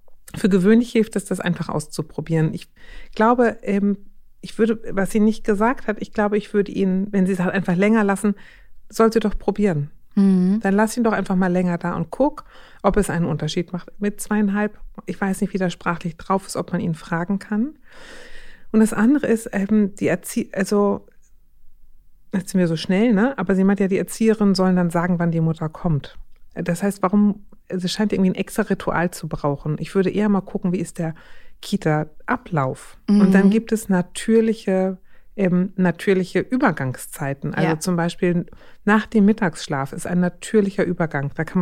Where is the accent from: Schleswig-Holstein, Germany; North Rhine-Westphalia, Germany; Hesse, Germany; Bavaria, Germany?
Schleswig-Holstein, Germany; born there; Na, ich bin ja aus Schleswig-Holstein gebürtig, insofern keine Ahnung, aber ich kenne es auch von hier.